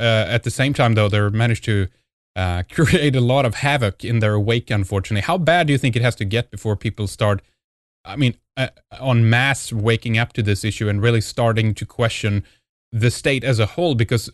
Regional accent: Sweden; from Sweden

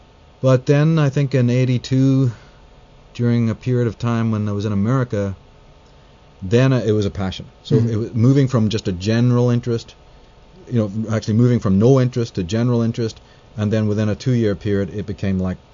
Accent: Ireland; born or raised there

